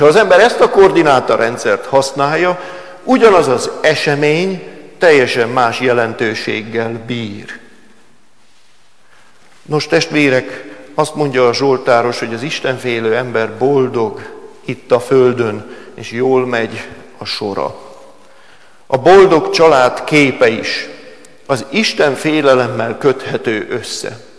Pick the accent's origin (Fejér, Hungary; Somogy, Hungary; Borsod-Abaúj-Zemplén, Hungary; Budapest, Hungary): Budapest, Hungary; Hát mi budapesti emberek vagyunk